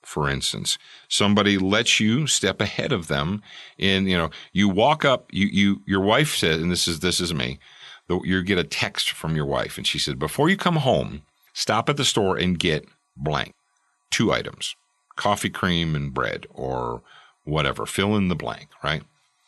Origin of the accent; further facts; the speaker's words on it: the South, United States; I'm from the South, and a blessing is when you, before you eat your food, you sit down and you say the blessing.